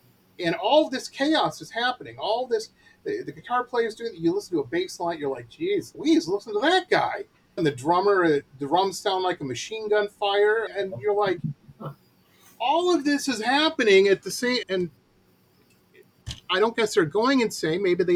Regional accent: Detroit, Michigan, United States; I grew up in Metro Detroit, and I've never been in the music business.

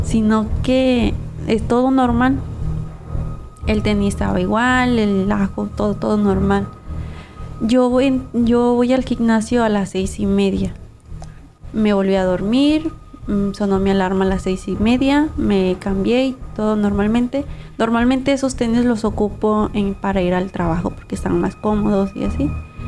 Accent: Guerrero, Mexico; now in Tijuana, Mexico; actualmente yo soy de Guerrero, radico en Tijuana, tengo 8 meses aquí

